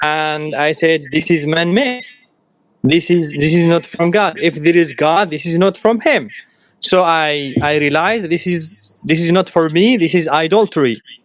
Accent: Yemen; Yes, I am from Yemen. I was born and raised in Yemen into a devoted Muslim family.

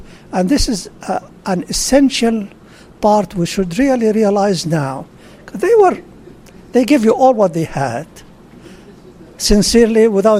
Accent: Houston, Texas, United States; English is a second language; When I am from Houston, so I lived that scandal of Enron.

